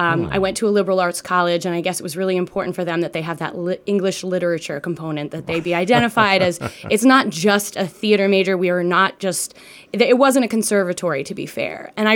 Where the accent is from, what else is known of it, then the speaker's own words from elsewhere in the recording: Cumberland, Rhode Island, United States; I grew up in Cumberland and went to college in Massachusetts and then moved to Rhode Island after college